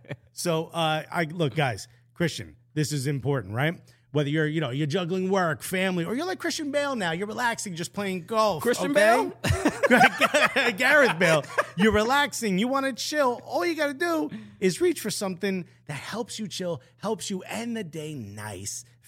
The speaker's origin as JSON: {"language": "English", "town": "New York City", "region": "New York", "country": "United States", "said": "As a New Yorker, it's like, I get mad at when people do this, right?"}